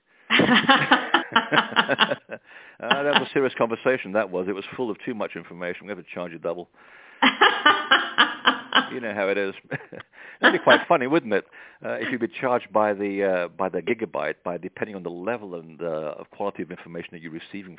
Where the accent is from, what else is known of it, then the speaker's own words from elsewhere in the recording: England, United Kingdom; I'm English, I can say this